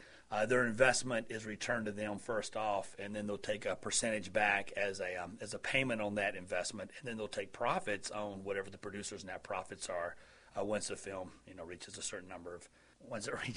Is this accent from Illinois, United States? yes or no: no; Atlanta, Georgia, United States; also born or lived in Florida; now in Roanoke Valley, United States; Originally from Atlanta area, spent a number of years in Florida, and then in 2000 we moved up to the Roanoke Valley.